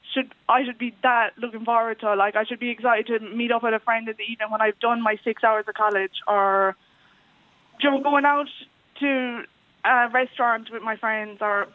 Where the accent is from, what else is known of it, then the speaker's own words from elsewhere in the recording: Limerick, Munster, Ireland; I'm from Limerick